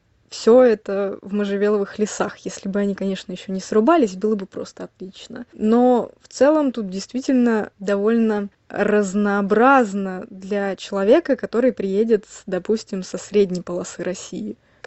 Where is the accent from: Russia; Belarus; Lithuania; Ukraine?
Ukraine; Crimea; несмотря на то, что я крымчанка, я была на многих вершинах в Крыму